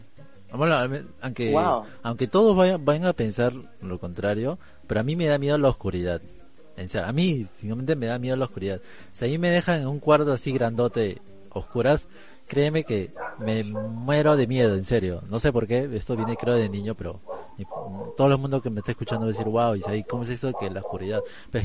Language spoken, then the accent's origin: Spanish; Callao, Peru; yo soy del Callao y me encanta mucho la salsa